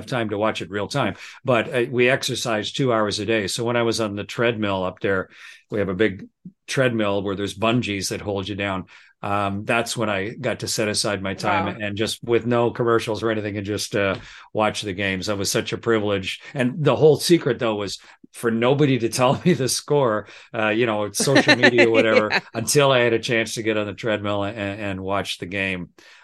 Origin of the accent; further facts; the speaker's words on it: Ontario, Canada; moved away as an adult; Raised, born and raised in Southern Ontario, and with a family tie to the Leafs.